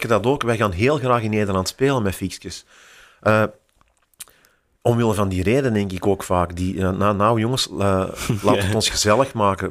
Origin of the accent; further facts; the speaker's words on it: Belgium; Nu, wij zijn Belgen, wij zijn daar.